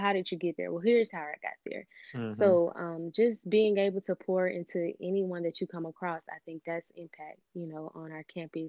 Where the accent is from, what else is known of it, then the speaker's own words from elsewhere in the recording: Memphis, Tennessee, United States; moved away as an adult; now in Dallas-Fort Worth, United States; born and raised in Memphis, Tennessee.